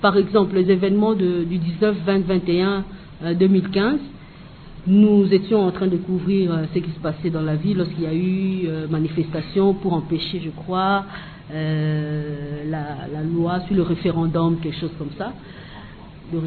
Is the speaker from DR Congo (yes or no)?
yes; Équateur, DR Congo; comme je suis issu de la province de l'Équateur